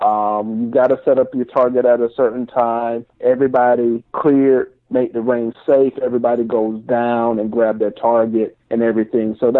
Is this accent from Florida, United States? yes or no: no; South Carolina, United States; growing up in South Carolina, and we're from the PD area